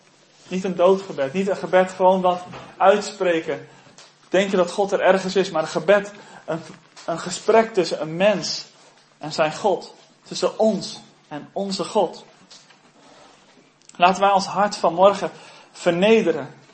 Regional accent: South Korea; now in Netherlands; ik kom uit Korea en dan zie je overal kerken staan.

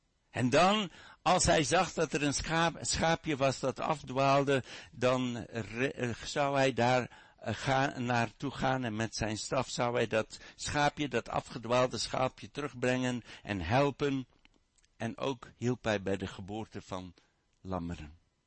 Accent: South Africa; Ik ben opgegroeid in Zuid-Afrika, en als je daar een herder tegenkomt van een kudde

